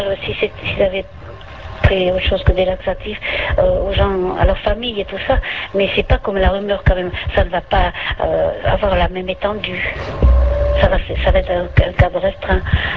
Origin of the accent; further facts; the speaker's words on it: Biarritz, Nouvelle-Aquitaine, France; Je suis de Biarritz.